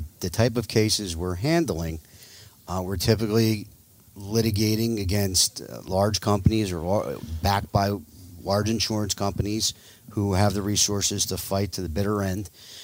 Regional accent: Cherry Hill, New Jersey, United States; also born or lived in Michigan; So I'm from South Jersey. I grew up in Cherry Hill. I then spent 7 years at the University of Michigan.

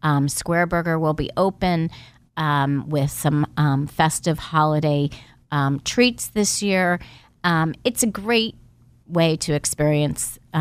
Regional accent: King of Prussia, Pennsylvania, United States; I grew up in the King of Prussia area, and, you know, we used to go downtown to see lights when I was little.

